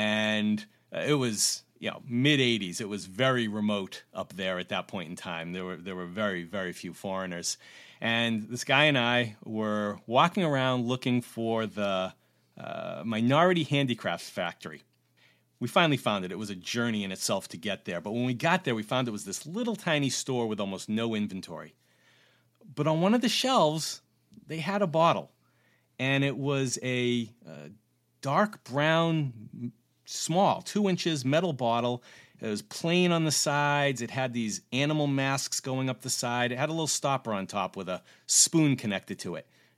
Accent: Massachusetts, United States; The fascination with China started when I was very young. I was growing up on Cape Cod, and I always was interested in the Great Wall and in China in general.

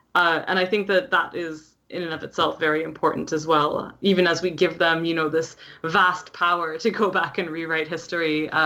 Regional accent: Canada; as a Canadian

